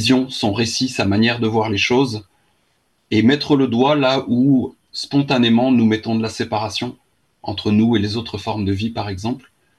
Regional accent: Charleroi, Wallonia, Belgium; born there; donc moi je suis belge, je suis né à Charleroi, en ville

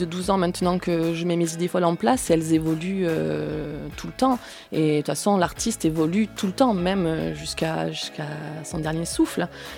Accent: Villeneuve-sur-Lot, Nouvelle-Aquitaine, France; born there; now in Agen, France; Je suis née à Villeneuve, mais je vis depuis plus de 20 ans sur Agen.

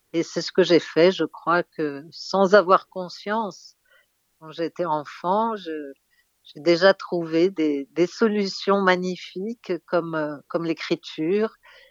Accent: Russia; En tant que Russe, vous pensez bien que cette guerre me touche.

